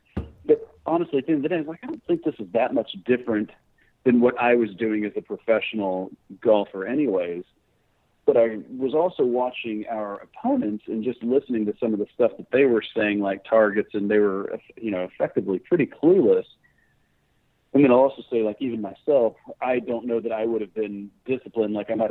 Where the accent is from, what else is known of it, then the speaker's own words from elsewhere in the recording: Dallas, Texas, United States; but since I'm from Dallas, I'm certainly keenly aware that quite a few great players have been coming out of Dallas